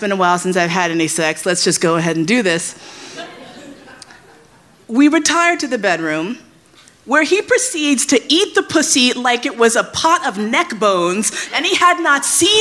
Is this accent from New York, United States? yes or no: yes; New York, United States; he was asking me all sorts of questions about what it was like growing up in New York